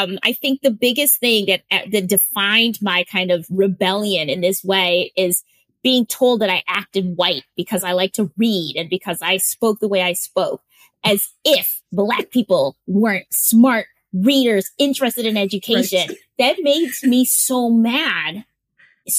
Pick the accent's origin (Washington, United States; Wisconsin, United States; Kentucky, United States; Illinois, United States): Wisconsin, United States; And you have to understand, again, growing up in Wisconsin, I never, ever, ever had a Black teacher.